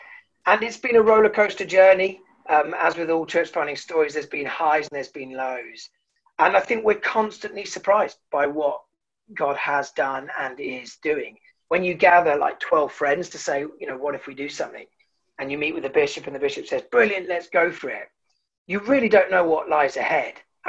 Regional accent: Birmingham, West Midlands, United Kingdom; accent: Birmingham; And then we moved to Birmingham. He became the vicar of St. John's Harborne. So, you know, the secondary school years were in Birmingham. I managed to avoid the accent, so often people don't realise I am a Brummie, but I am indeed a Brummie.

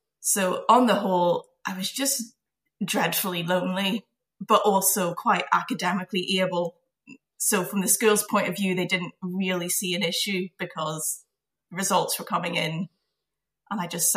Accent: Belfast, Northern Ireland, United Kingdom; I'm born and raised in Belfast.

